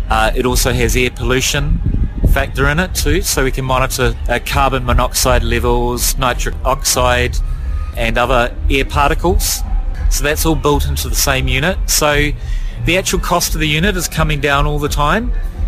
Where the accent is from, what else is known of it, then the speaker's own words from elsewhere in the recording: New Zealand; and I'm from New Zealand, so we're at opposite ends of the world.